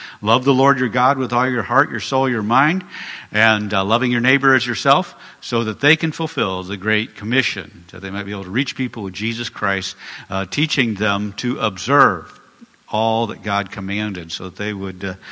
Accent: Fort Dodge, Iowa, United States; both raised here in Iowa. Marty grew up in the southeast Iowa in the Wellman area near Kelowna. And I grew up in Fort Dodge.

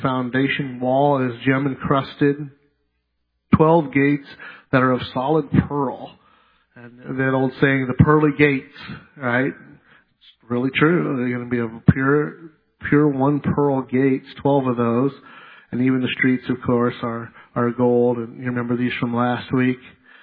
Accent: Los Angeles, California, United States; Now, I grew up in Southern L.A., so Hollywood wasn't that exciting to me.

